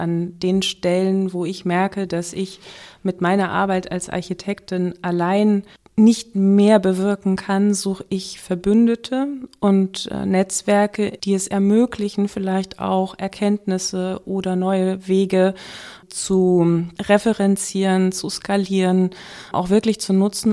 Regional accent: Berlin, Germany; ich bin in Berlin aufgewachsen

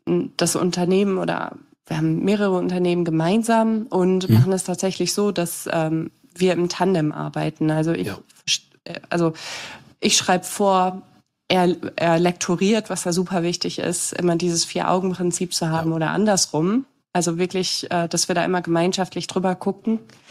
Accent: Germany; Ich meine, was für eine Hitze? Ich komme aus Nordwestdeutschland.

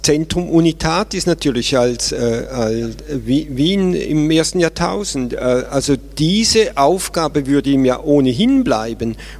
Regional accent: Switzerland; Ich komme ja aus der Schweiz

